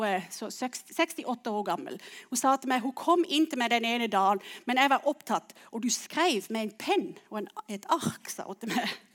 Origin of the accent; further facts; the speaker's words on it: South Africa; now in Søgne, Norway; For dere som ikke kjenner meg, så kommer jeg fra Sør-Afrika. Født og vokst opp der, har bodd i Norge siden, cirka, hvor lenge har jeg bodd her nå? 10-13 år, noe sånt.